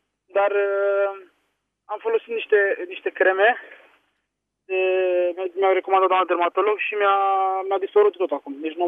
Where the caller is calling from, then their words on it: Bucharest, Romania; sunt din București. Am 21 de ani